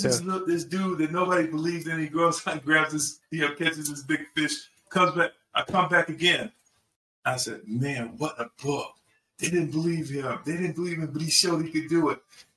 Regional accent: Iowa, United States; I compare it to three movies growing up in the Quad Cities, right? So you got Illinois on the other side of the Great River, and you got Davenport, the biggest city of the four.

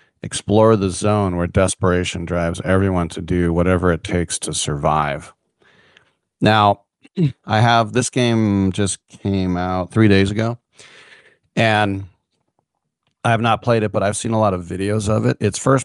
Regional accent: United States; That's American football because I'm American.

